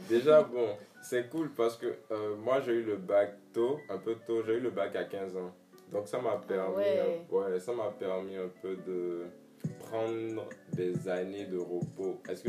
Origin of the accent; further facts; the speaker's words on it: Benin; now in Dakar, Senegal; Je suis béninois.